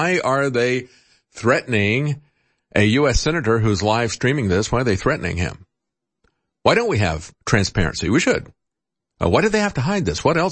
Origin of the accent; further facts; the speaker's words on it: United States; just like it's a good thing for me as an American